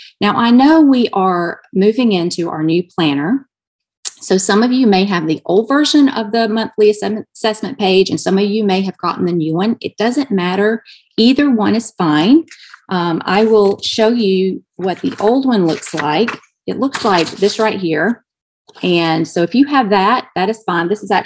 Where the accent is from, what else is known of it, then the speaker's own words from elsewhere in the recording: Alabama, United States; accent: Southern; now in New Hampshire, United States; I am from Alabama, so that's my southern accent still coming out.